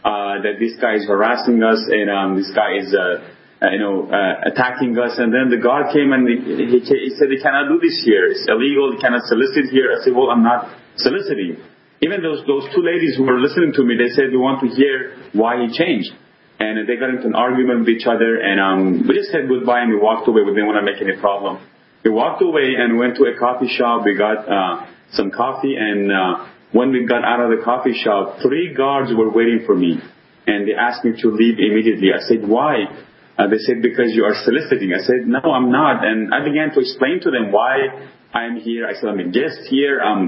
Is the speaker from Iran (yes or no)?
yes; Iran; And I told them, I'm originally from Iran, and they asked me if I'm a Muslim. I said, I used to be. I'm a Christian now.